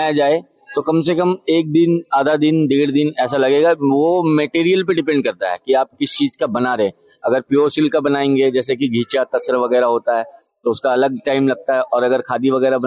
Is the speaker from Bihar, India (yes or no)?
yes; Bhagalpur, Bihar, India; जी, Bhagalpur Bihar.